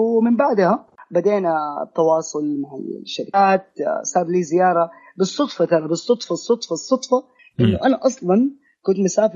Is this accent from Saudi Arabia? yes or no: yes; Saudi Arabia; مع تقدم سرعة الانترنت اللي موجودة عندنا في السعودية